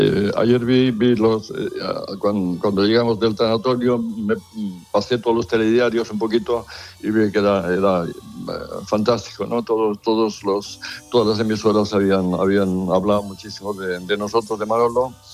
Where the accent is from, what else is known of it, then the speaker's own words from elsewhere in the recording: Barcelona, Catalonia, Spain; born there; yo nací en Barcelona, pero mis padres eran aragoneses